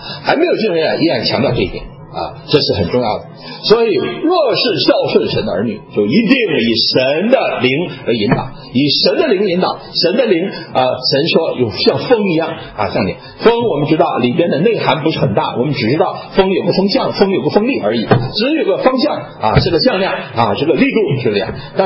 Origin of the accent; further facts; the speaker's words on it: China; 我心在神州啊，我是中国人